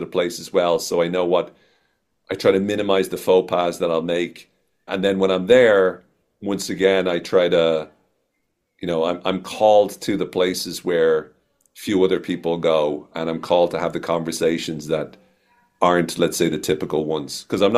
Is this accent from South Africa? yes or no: no; Ireland; moved away as an adult; now in United States; I'm Irish and very proud to be from Ireland and whatnot. But before I moved to the States, so I moved to the States 5 years ago